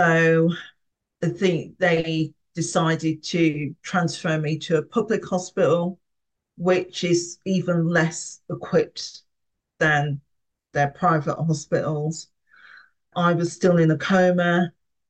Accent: Birmingham, West Midlands, United Kingdom; So I live in Birmingham and I'm from Birmingham.

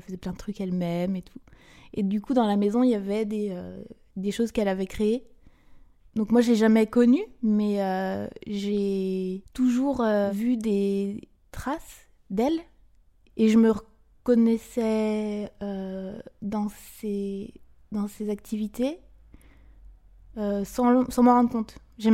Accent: Brittany, France; j'ai 38 ans. Je suis née à Léon, dans les Côtes d'Armor, en 1981. Et j'ai grandi en Bretagne. Mes trois premières années, j'étais en Ille-et-Vilaine

